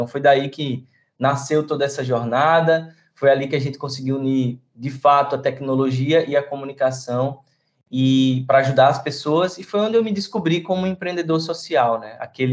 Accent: Northeast Region, Brazil; a gente, como nordestino, a gente talvez tenha uma empatia muito peculiar aqui nossa

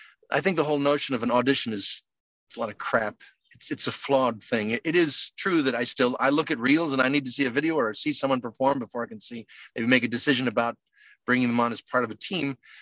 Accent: New York, United States; I grew up near Broadway.

